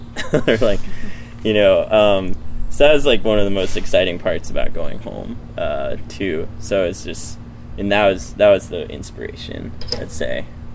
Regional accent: New York, United States; it's like we're both from New York

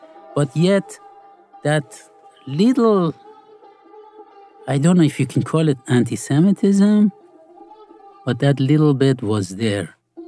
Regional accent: Iran; I grew up in Iran.

